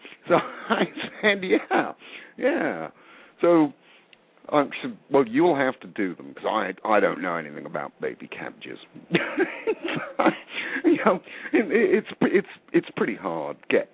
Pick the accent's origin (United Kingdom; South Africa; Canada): United Kingdom; now in United States; You can probably tell by my accent. I grew up in Britain, so I'm one of like the 0.001% of the population